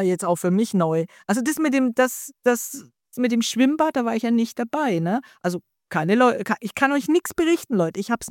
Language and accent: German; Fürth, Bavaria, Germany; Ja, ist ja auch meine Heimatstadt. Ich wiederhole es hier nochmal. Es ist in meiner Heimatstadt, direkt vor meiner Haustüre.